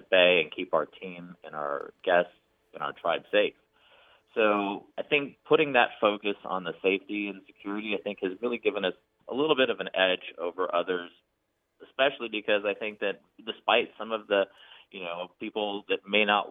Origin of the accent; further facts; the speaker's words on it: Las Vegas, Nevada, United States; I was born in Las Vegas, and so it was kind of inbred in who I was, learning from the industry all around you. And Vegas feels like a weird place to grow up